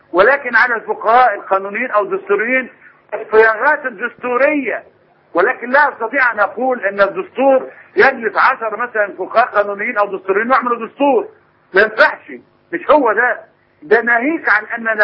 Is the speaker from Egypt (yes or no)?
yes; Egypt; انا بتكلم بصفتي مصري، سياسي مصري.